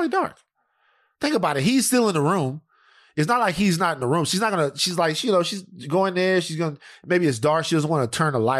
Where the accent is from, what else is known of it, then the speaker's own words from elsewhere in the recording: Louisiana, United States; Even though I'm from Louisiana, I don't like it that much.